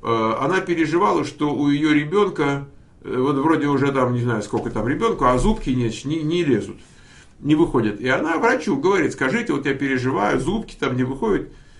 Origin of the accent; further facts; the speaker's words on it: Moscow, Russia; now in United States; вот я вот как человек калифорнийский, хоть я и москвич, конечно, в прошлом, да, там я привык к снежку